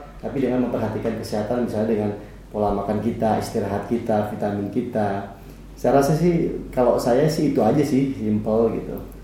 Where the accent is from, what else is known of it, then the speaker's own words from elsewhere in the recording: Blitar, East Java, Indonesia; moved away as an adult; now in Jakarta, Indonesia; Jadi saya merantau dari Blitar, kemudian ke Jakarta itu pengen kuliah, pengen waktu itu ambil jurusan ilmu politik.